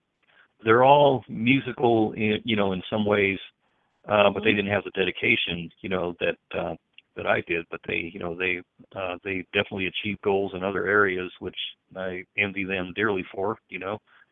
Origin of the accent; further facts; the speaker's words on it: Denver, Colorado, United States; Well, I am a Denver native, you know, born and raised in the Denver area.